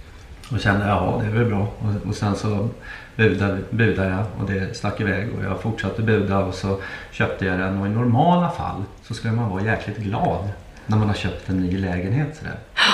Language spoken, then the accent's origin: Swedish; Nacka, Stockholm County, Sweden; jag var inne på att köpa ett hus i Nackan där jag är uppvuxen